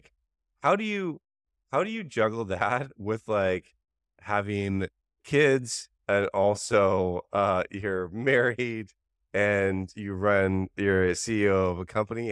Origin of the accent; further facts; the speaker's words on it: Vancouver, British Columbia, Canada; moved away; I'm from Vancouver, huge fan when I was there.